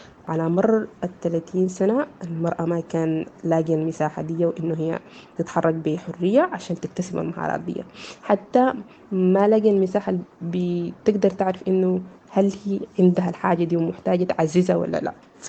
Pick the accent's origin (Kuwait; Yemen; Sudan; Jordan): Sudan; من السودان